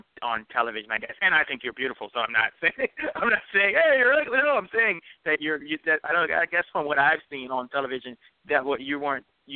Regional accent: United States; I'm so entitled as an American, like, when I hear the word American accent, I don't even consider it

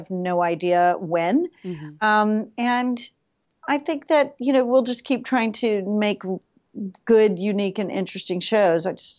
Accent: New York City, New York, United States; because I'm a New Yorker, and I've been making movies and TV here for 25 years.

